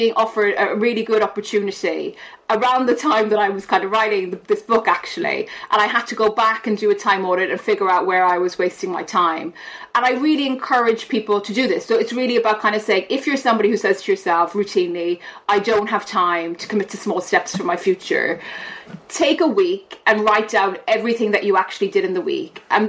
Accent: Ireland; you know, I'm Irish, and in all of our sports, we have what we call a backdoor

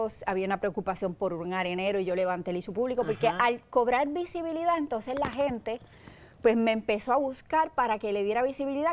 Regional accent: Utuado, Puerto Rico; me di mucho más a conocer en Utuado, que es mi pueblo natal, ¿verdad? Claro. Y por razones obvias, pues es donde más me conocen, que ha sido mi radio de acción y donde me crié y todo.

